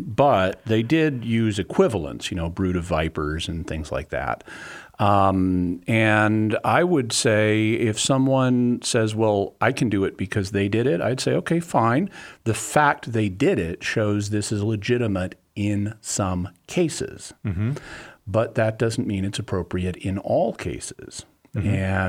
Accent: the South, United States; now I'm from the South, so I'm used to the politeness culture

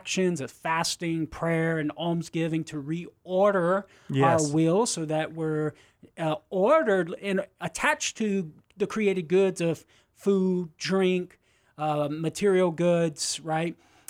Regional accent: Crowley, Louisiana, United States; Iota's not too far from my hometown, Crowley.

